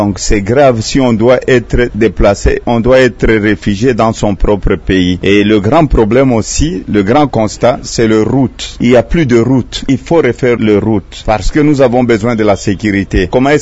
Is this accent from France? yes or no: no; DR Congo; nous tous ensemble, en tant que Congolais